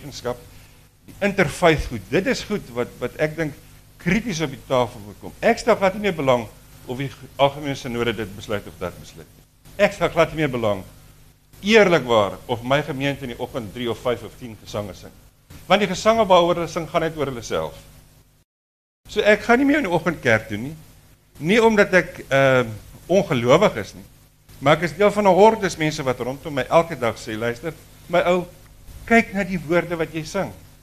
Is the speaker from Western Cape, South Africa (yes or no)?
yes; Paarl, Western Cape, South Africa; ek is hier van die Perl af.